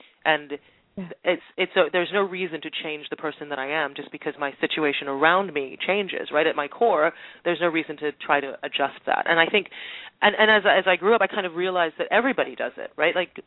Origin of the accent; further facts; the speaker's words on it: Trinidad & Tobago; accent: Trinidadian; also born or lived in Houston, United States; my Trini accent came right back, everything, you know, just really kind of went back in. It's definitely home for me. But growing up, I you know, it was about every 2 years or so we moved. Every 2 years we'd go from Trinidad to Houston primarily